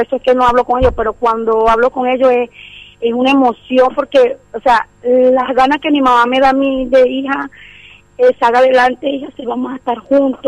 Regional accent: La Miel, Lara, Venezuela; also born or lived in Barquisimeto; yo soy nativa de un pueblito del Estado Lara. Se llama La Miel, municipio Simón Plana.

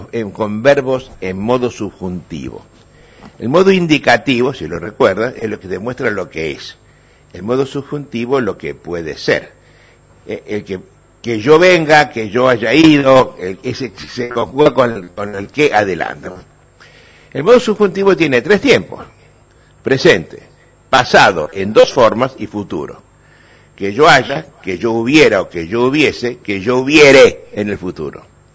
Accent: Argentina; now in Paraguay; Los argentinos, al igual que los paraguayos... Yo me siento paraguayo también después de 30 años de venir acá, ¿eh?

